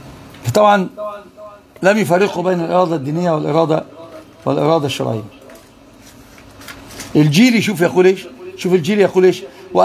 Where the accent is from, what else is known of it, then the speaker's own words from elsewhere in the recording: Egypt; الحرافيش عندنا في مصر يسمون عندهم في تركيا الأبضاية